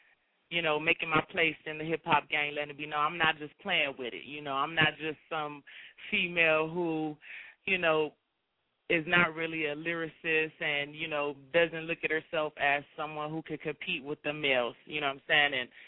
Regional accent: Los Angeles, California, United States; I'm from South Central Los Angeles, holding it down

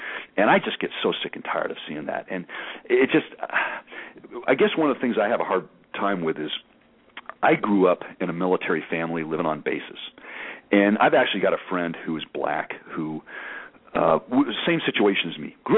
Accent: Arizona, United States; I did experience a little bit of it when I was growing up in Arizona, and the schools I went to were predominantly white

